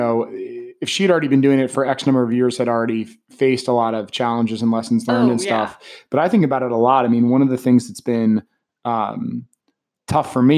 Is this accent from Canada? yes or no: no; Baltimore, Maryland, United States; I grew up in Baltimore, so I kind of felt the same way too.